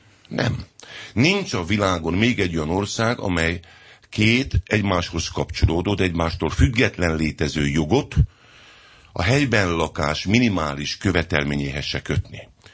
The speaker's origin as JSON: {"language": "Hungarian", "town": "Pápa", "region": "Veszprém County", "country": "Hungary", "said": "Én pápai vagyok."}